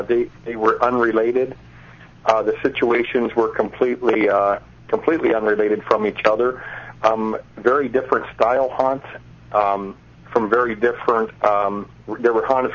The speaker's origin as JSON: {"language": "English", "region": "Ohio", "country": "United States", "tie": "born or raised there", "said": "I grew up in Ohio."}